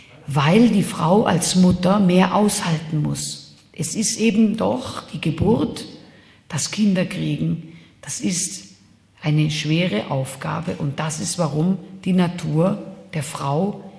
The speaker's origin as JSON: {"language": "German", "town": "Regensburg", "region": "Bavaria", "country": "Germany", "tie": "born or raised there", "said": "so viele Menschen, wie meine Heimatstadt Regensburg Einwohner hat."}